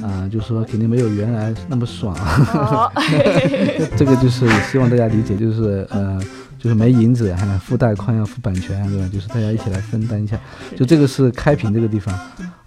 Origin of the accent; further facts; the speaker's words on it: Fujian, China; 我是个福建人，反正我发这个发的不标准